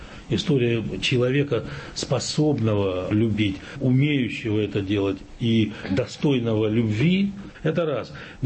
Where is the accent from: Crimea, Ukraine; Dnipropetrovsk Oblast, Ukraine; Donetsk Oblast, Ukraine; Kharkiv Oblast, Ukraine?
Kharkiv Oblast, Ukraine; Kharkiv; moved away; also born or lived in Moscow; Я родом из Харькова, я переехал в Москву, а потом приехал в Харьков